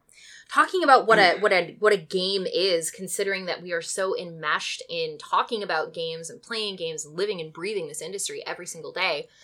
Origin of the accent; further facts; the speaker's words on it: Canada; and yes, I said it, Zed, I am Canadian